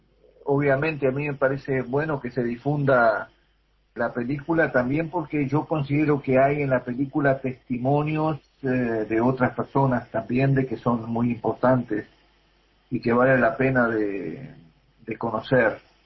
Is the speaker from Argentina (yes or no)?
no; Paysandú, Uruguay; me parece también para Paysandú, de donde yo vengo, bueno, me parece importante también que en Paysandú se muestre la película, ¿no?